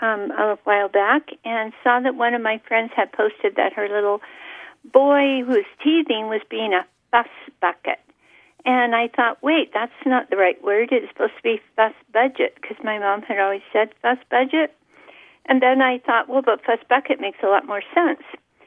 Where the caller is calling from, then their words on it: Crescent City, California, United States; I'm calling from Crescent City, California.